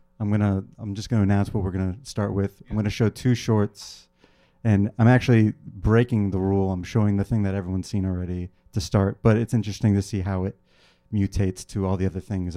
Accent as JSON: {"language": "English", "region": "Florida", "country": "United States", "tie": "born or raised there", "said": "I grew up in South Florida. I was making stuff in New York. I used to live here"}